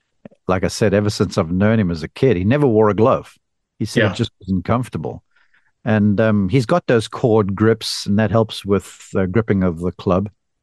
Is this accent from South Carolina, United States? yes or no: yes; South Carolina, United States; And growing up in South Carolina, look, it can get steamy down there too.